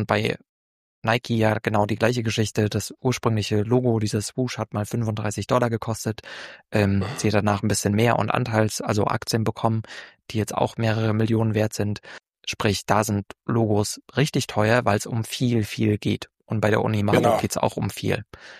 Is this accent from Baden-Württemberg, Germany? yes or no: no; Leipzig, Saxony, Germany; ich komme ja aus Leipzig